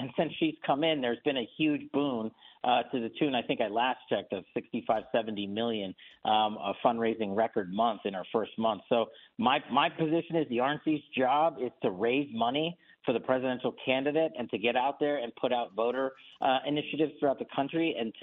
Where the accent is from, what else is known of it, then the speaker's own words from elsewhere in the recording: New York, United States; And look, I'm originally from New York. A lot of my guys and friends are still on the NYPD, just like yours.